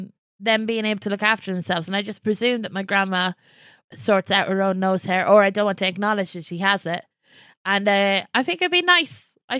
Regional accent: Ireland; accent: Irish; also born or lived in England; England, and then to Ireland, and then to England again, and then back to Ireland. And when I think my accent is Irish, and I've tried very hard to make it Irish because I didn't fit in when I first moved over to Ireland.

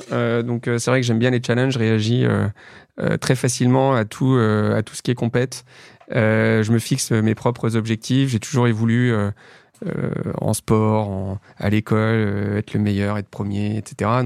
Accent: Lyon, Auvergne-Rhône-Alpes, France; moved away as an adult; J'ai grandi dans la banlieue est de Lyon. Je suis resté à Lyon jusqu'à mes 20 ans, classe prépa, et puis voilà, mon école d'ingénieur m'a amené à Paris.

